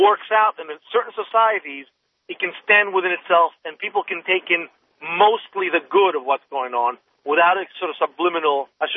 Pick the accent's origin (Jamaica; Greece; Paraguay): Greece; I grew up in Greece in the 80s, 70s and 80s.